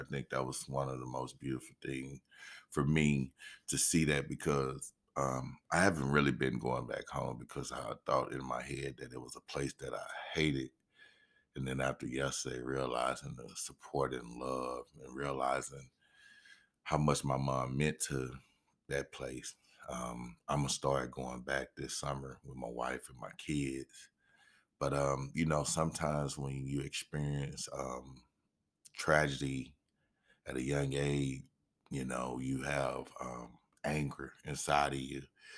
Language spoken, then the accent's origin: English; Greenwood, Mississippi, United States; We knew the killer growing up back in my hometown, Greenwood, Mississippi.